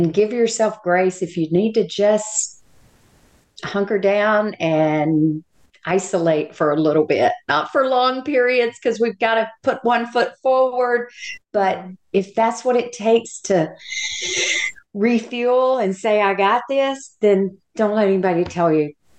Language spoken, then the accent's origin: English; the South, United States; I'm from the South, if you haven't already been able to pick up on that.